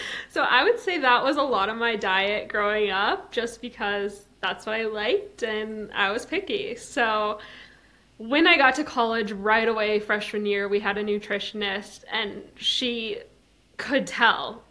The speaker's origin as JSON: {"language": "English", "region": "Minnesota", "country": "United States", "said": "I did look elsewhere other than my home state, kind of all over the US. And ultimately, I was like, I think representing where I'm from and staying close to home and just continuing to form my connections within Minnesota will be really fun."}